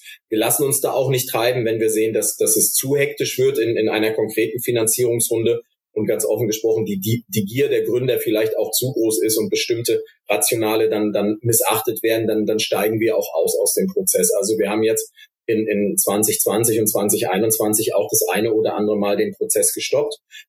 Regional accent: Stuttgart, Baden-Württemberg, Germany; weil hier gerade als Stuttgarter kann ich das sagen.

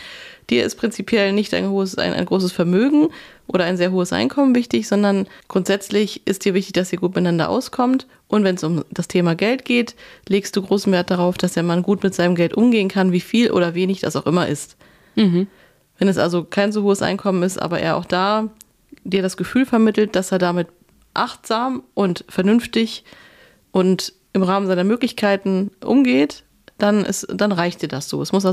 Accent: North Rhine-Westphalia, Germany; in der Gegend, in der ich aufgewachsen bin, obwohl das Handwerk da vorherrschend ist, bei uns im Ruhrgebiet

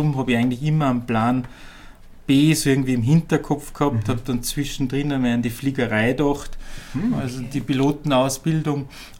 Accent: Upper Austria, Austria; born there; Ich bin eigentlich ein geborener Oberösterreicher, komme aus einer Nicht-Mediziner-Familie

